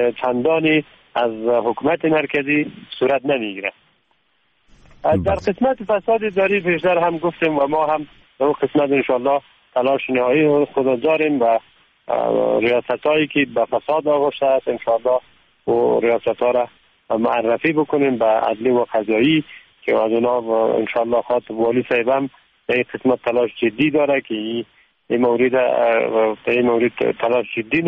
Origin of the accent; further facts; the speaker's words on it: Bamyan, Afghanistan; ولایت بامیان هم شما میبینید با آن همه آبهای فراوانی که داره هنوز برق وجود نداره